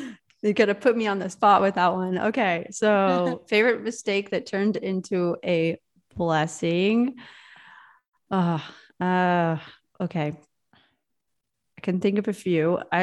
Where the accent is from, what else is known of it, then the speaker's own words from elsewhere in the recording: Indiana, United States; now in Latvia; I'm from Indiana. I grew up in the U.S., but then I moved to Europe, and I've spent over 10 years of my life living here now in Europe